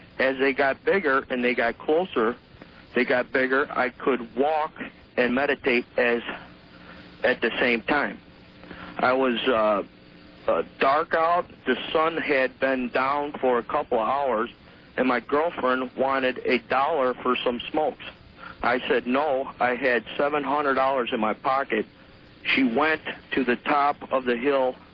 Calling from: Round Lake Beach, Illinois, United States; calling from Round Lake Beach.

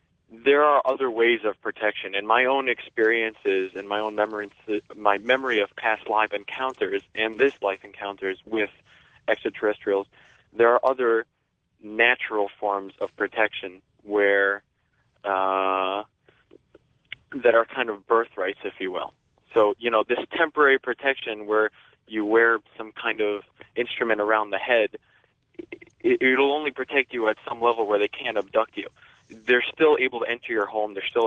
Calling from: New York City, New York, United States; I'm calling from New York City.

